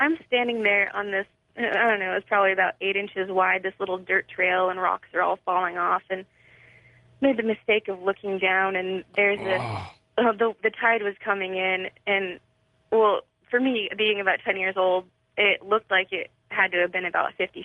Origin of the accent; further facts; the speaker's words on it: Washington, United States; well, I grew up in Washington State, and my dad lived on Orcas Island for a while.